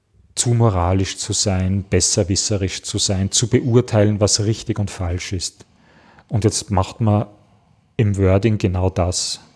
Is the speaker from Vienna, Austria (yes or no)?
yes; Vienna, Austria; Ich als Wiener kann leicht kein Auto haben.